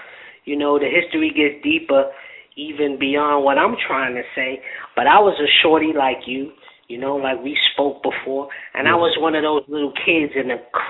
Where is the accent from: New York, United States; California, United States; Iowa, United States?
New York, United States; New York City; And I'm from 110th Street. I grew up in the Bronx.